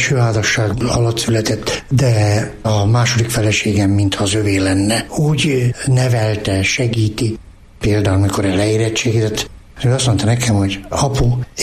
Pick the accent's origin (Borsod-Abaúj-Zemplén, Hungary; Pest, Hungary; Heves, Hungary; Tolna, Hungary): Heves, Hungary; Abasár; also born or lived in Gyöngyös; Minden szomszédomról regényt tudnék írni, csodálatos emberek éltek Abasáron. Abasár az egy olyan község volt, amely alapjába véve szegény volt.